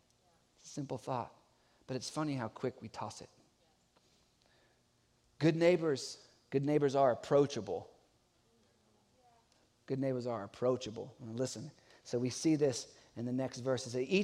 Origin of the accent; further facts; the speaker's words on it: Carolina, United States; there was definitely a time as I was growing up in Carolina where I got on a country road and had no idea where I was.